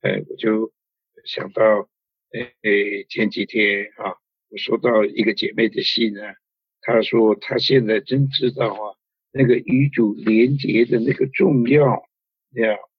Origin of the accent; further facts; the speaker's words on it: China; 我们中国人说胡思乱想啊，这个我们都有